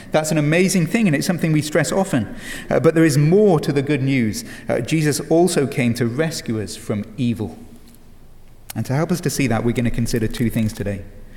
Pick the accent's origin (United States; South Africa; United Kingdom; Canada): United Kingdom; England; I'm from England, and in the UK, the kids only just went on summer break.